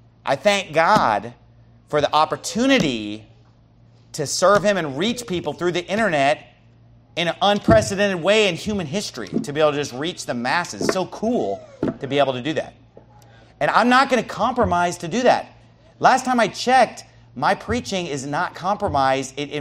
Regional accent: Sacramento, California, United States; And Lord, thank you so much for raising up a church in my hometown. I love this church. I love Sacramento.

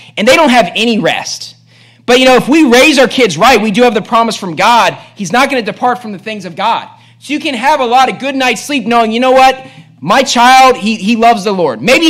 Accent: Bridgeport, West Virginia, United States; this kid was probably the smartest person at my school growing up in Bridgeport, West Virginia, and everybody knew that.

